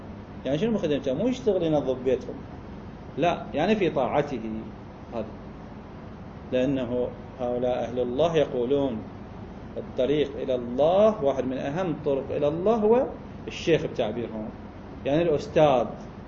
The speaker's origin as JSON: {"language": "Arabic", "country": "Iraq", "said": "بس مثلا أكلة الآن ما موجودة عندنا بالعراق"}